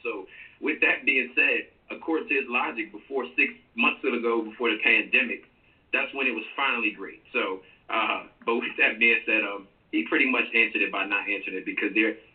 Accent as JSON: {"language": "English", "country": "United States", "tie": "born or raised there", "said": "It was important for me because as a black man growing up in America, consistently, just seeing the conditions of my communities"}